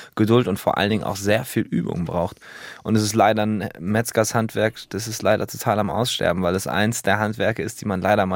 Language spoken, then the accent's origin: German; Northern Germany, Germany; dass ich es als Norddeutscher auch trotzdem die Sätze noch verstehen kann